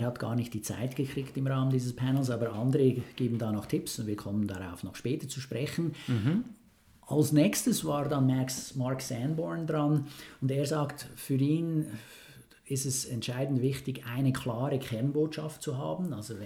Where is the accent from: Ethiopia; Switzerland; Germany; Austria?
Switzerland; als Schweizer muss ich mal sagen, war vielleicht nicht ganz so alles Gold, was da glänzt.